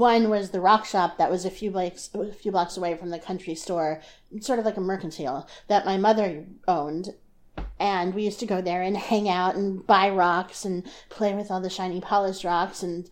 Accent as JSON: {"language": "English", "region": "New Jersey", "country": "United States", "also_born_or_lived": "Colorado", "said": "I'm originally from New Jersey, and I'll never entirely stop being a Jersey girl, but I lived in Colorado more often than not from the time I was 5 to the time I was 10."}